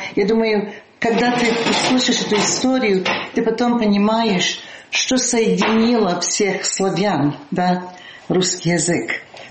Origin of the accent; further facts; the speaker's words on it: France; Russian is a second language; now in United States; Нет, я родилась во Франции, я всю жизнь провела.